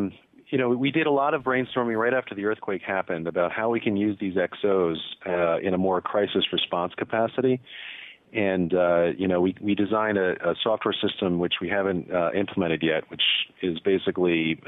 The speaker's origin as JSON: {"language": "English", "region": "New York", "country": "United States", "tie": "born or raised there", "said": "I grew up, I'm basically a New Yorker, so I would love to get back to my hometown."}